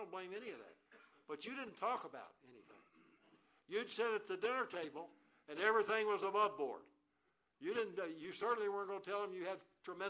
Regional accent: Tennessee, United States; going back through the mountains of Tennessee into my hometown

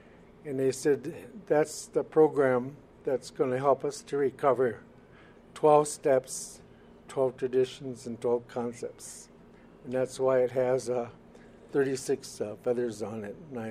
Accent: United States; So, I'm from the Mohican Nation. Our nation is a clan system, so I was born for the Turtle Clan.

